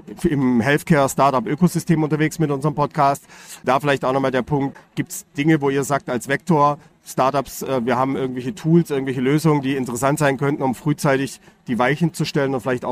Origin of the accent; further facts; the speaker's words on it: Baden-Württemberg, Germany; ich komme aus der Region Stuttgart